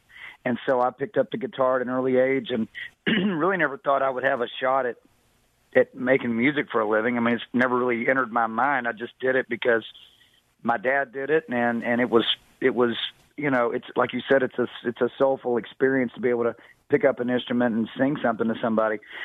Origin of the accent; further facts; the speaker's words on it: Texas, United States; Well, you know, I grew up out in Texas.